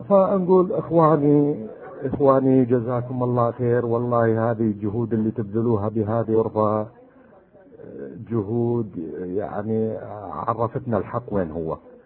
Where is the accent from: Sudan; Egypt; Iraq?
Iraq; moved away; ما غادرنا العراق، لأن كان يعني مغمض عيوننا في العراق، عايشين في لال يعني أكثر شيعة